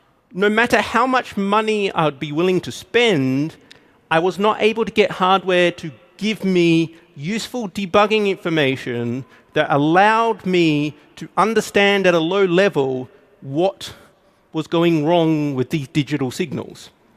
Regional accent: Australia; So, for people who are good at picking accents, might have noticed that I'm Australian

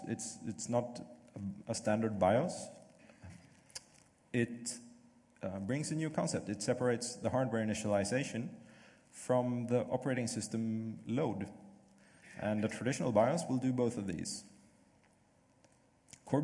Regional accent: Sweden; as you already heard. I'm from Sweden.

